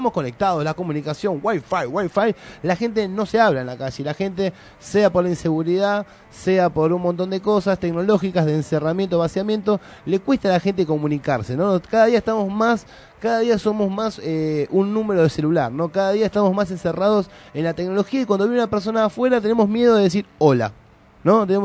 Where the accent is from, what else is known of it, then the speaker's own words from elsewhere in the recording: Argentina; Para mí es momento de hacernos un planteamiento nosotros como argentinos.